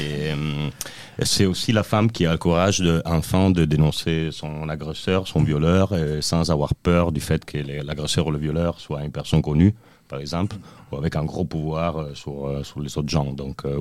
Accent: Italy; French is a second language; Donc, je suis italien, je ne sais pas si vous avez remarqué ça. Je n'ai plus d'accent du tout, mais quand même, un peu, c'est resté.

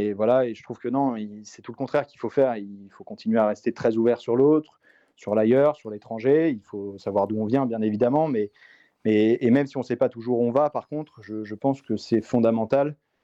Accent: Auvergne-Rhône-Alpes, France; Il se passe entre la Sicile et ma région natale, qui est la Haute-Savoie.

